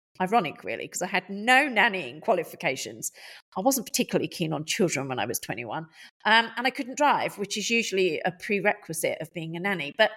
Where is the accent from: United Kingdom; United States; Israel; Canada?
United Kingdom; also born or lived in Spain; now in France; being British, obviously I've lived on, you know, the continent of Europe, but that isn't the only country in Europe I've lived in. I also lived in Spain when I was 20, and I'm here now in France.